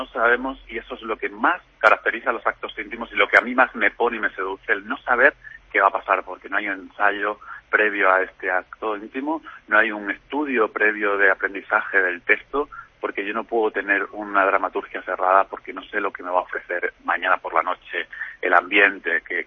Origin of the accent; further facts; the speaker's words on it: Extremadura, Spain; he aceptado que soy afortunado desde que me parieron mis padres, mi tierra, Extremadura.